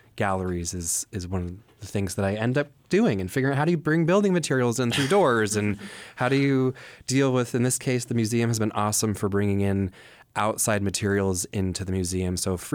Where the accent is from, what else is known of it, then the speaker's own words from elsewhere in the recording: Kenai, Alaska, United States; where I grew up in Kenai with the volcanoes, with the tidal zones, with the belugas, with the hooligan, with the king, with all the different species of salmon.